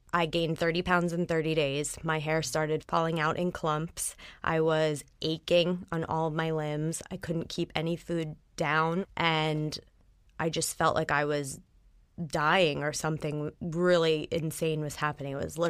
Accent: Philadelphia, Pennsylvania, United States; My life in a nutshell is I grew up in Philadelphia.

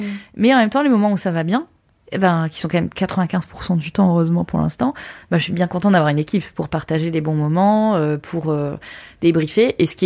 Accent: Hauts-de-France, France; Et après, je suis ch'ti, hein, j'aime bien picoler aussi.

